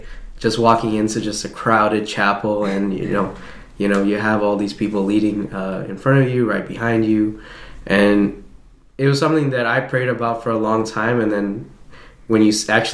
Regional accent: New York City, New York, United States; I grew up in New York City, so

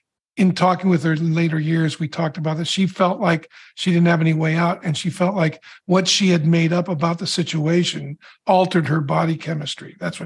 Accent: Petaluma, California, United States; When I was a kid, it was Napa only, but I grew up in a little town called Petaluma.

